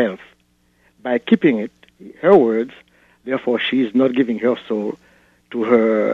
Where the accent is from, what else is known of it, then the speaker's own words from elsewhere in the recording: Haiti; now in United States; I am from Haiti